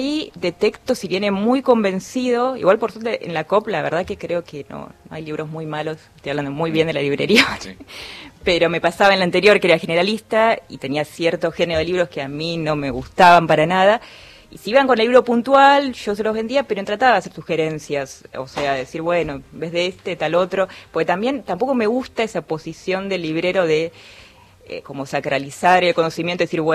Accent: Remedios de Escalada, Buenos Aires Province, Argentina; Yo soy del conurbano, de Remedio de Escalada.

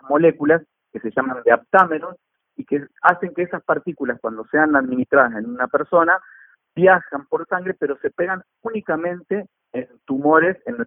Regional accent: Rafaela, Santa Fe, Argentina; also born or lived in Córdoba; now in San Juan, Argentina; Exactamente, sí, yo soy de Rafaela, de Santa Fe. Bueno, después estudié en Córdoba

